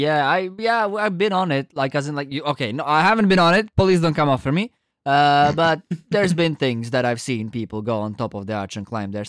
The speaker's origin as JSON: {"language": "English", "town": "Rezekne", "region": "Latgale", "country": "Latvia", "tie": "born or raised there", "said": "Latvia, and most importantly, Rēzekne, otherwise known as the city in the heart of Latgala, and above all, my hometown."}